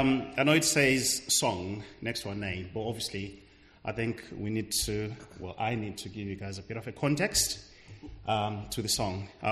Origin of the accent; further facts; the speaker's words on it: Zimbabwe; born there; I was born in Zimbabwe. My wife Dana was born in Zimbabwe.